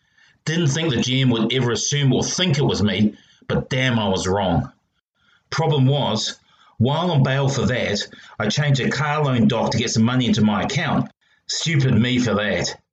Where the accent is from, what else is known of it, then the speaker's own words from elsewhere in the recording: Australia; But being Australian, and especially the involvement of this particular detective, I'm not getting my hopes up.